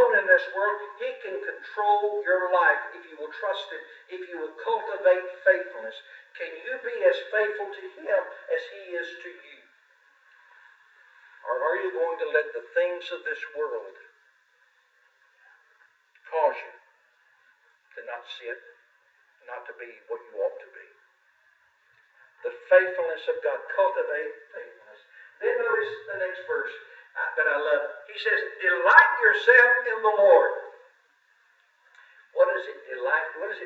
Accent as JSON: {"language": "English", "country": "United States", "tie": "born or raised there", "said": "I was raised on the Mississippi River about, 170 miles north of here, right at the edge of Missouri and Kentucky."}